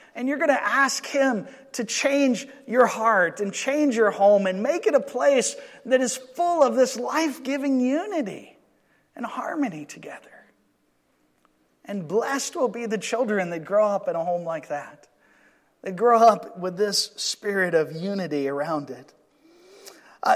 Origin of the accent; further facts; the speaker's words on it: Georgia, United States; dew here is a little different than dew where I grew up in Georgia.